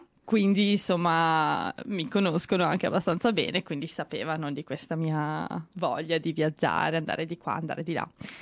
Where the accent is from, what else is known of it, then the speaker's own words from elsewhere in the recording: Lugo di Vicenza, Veneto, Italy; now in Australia; Allora, io sono di provincia di Vicenza, Lugo di Vicenza, un paesino piuttosto piccolino. Ho 25 anni e ho studiato architettura a Ferrara, laureandomi lo scorso novembre 2014.